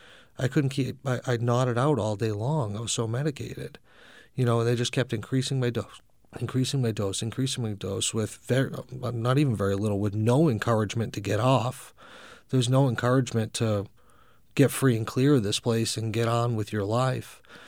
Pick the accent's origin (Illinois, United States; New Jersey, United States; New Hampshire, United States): New Hampshire, United States; Salem; so I came to New Hampshire, you know, which is home for me. I grew up in Salem.